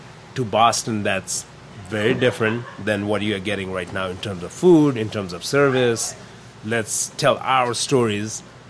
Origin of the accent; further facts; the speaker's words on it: Nepal; moved away as an adult; I'm an immigrant from Nepal. I came here when I was 18 for college